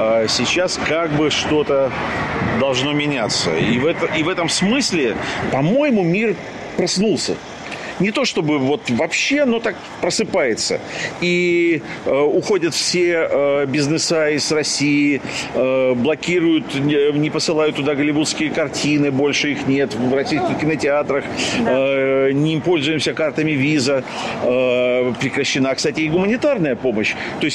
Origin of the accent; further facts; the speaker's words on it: Ukraine; born there; ну, я, собственно, сам родился в Украине